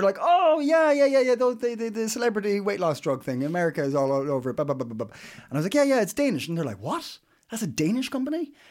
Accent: Ireland; now in Copenhagen, Denmark; I'm Irish

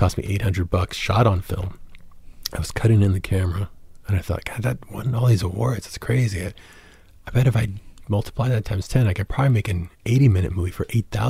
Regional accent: San Antonio, Texas, United States; I grew up in San Antonio. It's a very rock and roll town.

